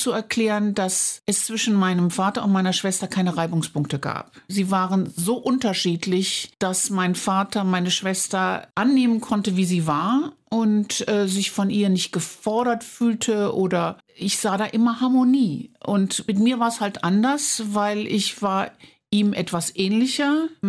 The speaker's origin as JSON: {"language": "German", "town": "Cologne", "region": "North Rhine-Westphalia", "country": "Germany", "said": "Es ist meine Heimat immer noch. Also ich spüre eine starke Verbindung zu der Stadt"}